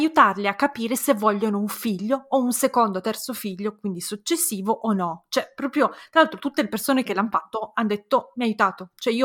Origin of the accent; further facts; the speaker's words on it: Moldova; now in Italy; io sono nata in Moldavia, sono nata in un momento nel 1988, prima che si sciogliesse l'Unione Sovietica, sono cresciuta negli anni 90 in un paese post-sovietico